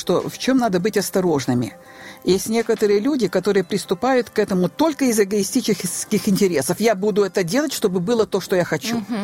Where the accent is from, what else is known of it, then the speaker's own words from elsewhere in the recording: Chernivtsi Oblast, Ukraine; also born or lived in Estonia / Kherson, Ukraine; я сама из Черновицкой области, я была в Черновцах, я была в Эстонии, определенное время жила, я в Херсоне, жила в Херсоне, мы поженились.